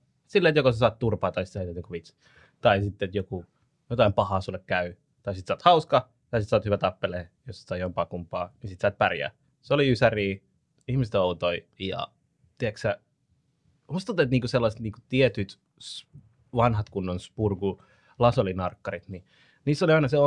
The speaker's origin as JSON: {"language": "Finnish", "town": "Järvenpää", "region": "Uusimaa", "country": "Finland", "tie": "born or raised there", "said": "me muutettiin Järvenpäästä toisesta puolelta kaupunkiin toisen puolelle kaupunkiin"}